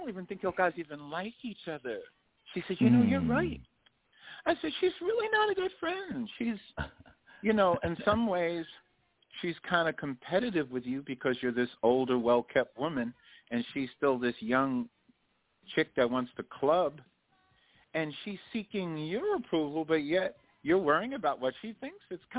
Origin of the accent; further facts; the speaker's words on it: New York, United States; You know, I'm Shinnecock Native from New York. I'm Shinnecock Native American.